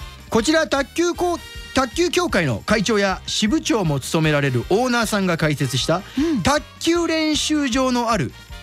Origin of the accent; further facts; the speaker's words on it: Ichikawa, Hyogo, Japan; 私は市川町の出身で